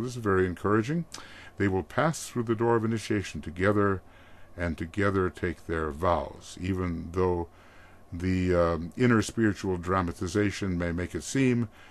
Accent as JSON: {"language": "English", "town": "Fargo", "region": "North Dakota", "country": "United States", "tie": "born or raised there", "said": "it was so popular in my hometown, which was Fargo, North Dakota at that time"}